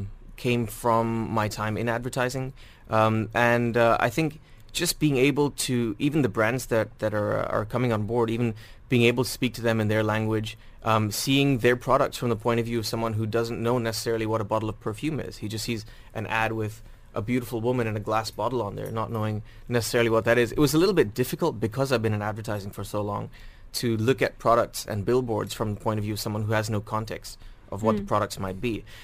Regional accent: Dubai, United Arab Emirates; I grew up here in Dubai.

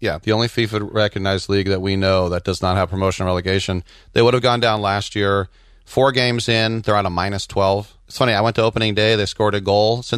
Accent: United States; As an American, I try to win every damn game

